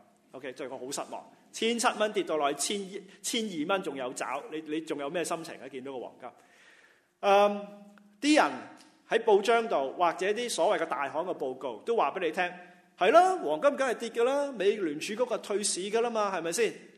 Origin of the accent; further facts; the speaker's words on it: China; 我们中国人不行的，我们中国人要挂满龙凤额的